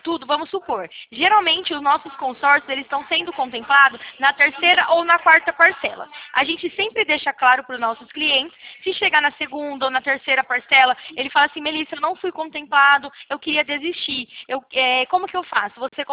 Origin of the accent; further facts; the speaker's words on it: São Paulo, Brazil; Eu sou da região de Campinas.